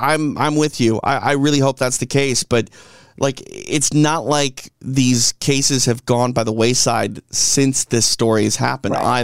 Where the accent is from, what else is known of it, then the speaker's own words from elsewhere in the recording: Minneapolis, Minnesota, United States; As you guys know, I'm from Minneapolis. That's where I grew up, born and raised.